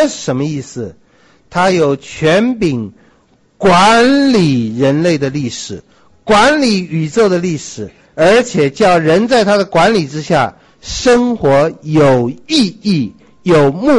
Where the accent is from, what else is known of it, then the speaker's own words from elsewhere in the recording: China; 你看我们中国人那么聪明的诗人词人